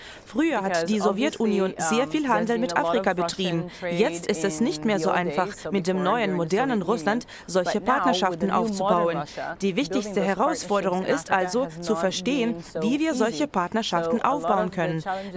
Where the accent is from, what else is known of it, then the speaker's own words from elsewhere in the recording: Angola; Von 1975 bis 2002 befand sich mein Heimatland im Kriegszustand.